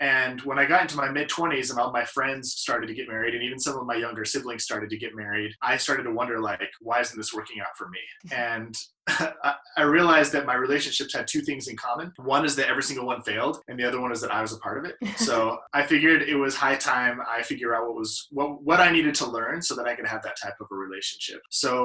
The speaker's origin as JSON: {"language": "English", "town": "Salt Lake City", "region": "Utah", "country": "United States", "tie": "born or raised there", "said": "I grew up in Salt Lake City."}